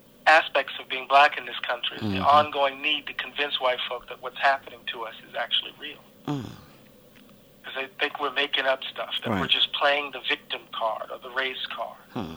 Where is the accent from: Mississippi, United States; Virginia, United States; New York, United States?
Mississippi, United States; I'm from the Gulf Coast of Mississippi. And, you know, I grew up with hurricanes.